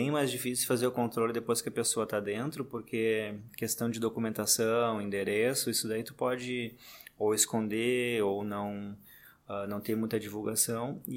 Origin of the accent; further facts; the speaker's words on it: Brazil; quando me falaram assim, ah, mas tu é brasileiro, não sei o que, nós somos americanos. Eu falei, cara, se eu nasci na América, eu também sou americano